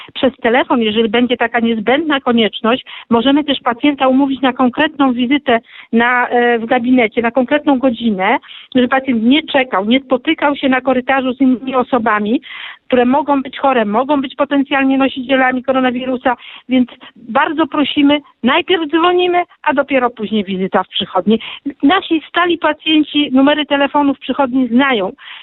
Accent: Lublin, Lublin Voivodeship, Poland; No ja jestem z Lublina, w Lublinie tak to działa i działa sprawnie.

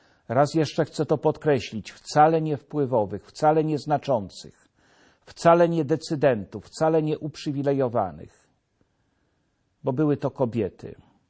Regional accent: Jelenia Góra, Lower Silesian Voivodeship, Poland; Ten dzień spędzałem już w rodzinnej Jeleniej Górze, idąc najpierw w godzinach południowych ulicami miasta, mojego miasta

